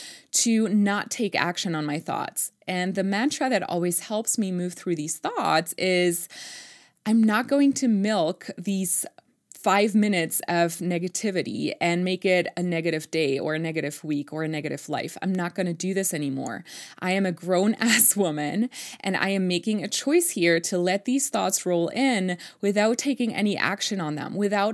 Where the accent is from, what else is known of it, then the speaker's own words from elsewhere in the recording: Germany; And me and my siblings were born and raised in Germany, but my parents, being first generation, they really made sure to keep all the traditions alive.